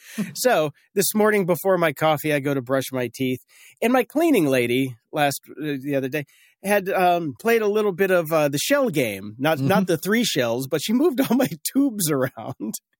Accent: Midwest, United States; I'm from the Midwest where it rained, where we get rain and it's rain.

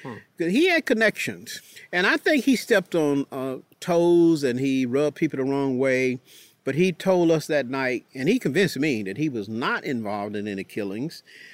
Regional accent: Warrenton, United States; My parents went to vote in my hometown of Warrenton.

